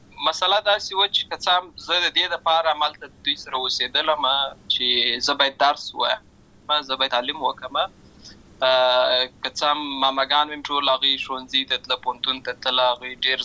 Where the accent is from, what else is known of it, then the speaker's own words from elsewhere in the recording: Lashkar Gah, Helmand, Afghanistan; born there; also born or lived in Uruzgan; زه په اصل کې د اورزګان ولایت یم، اما زه په هلمند ولایت د شکرګاه کې پیدا شوی یم،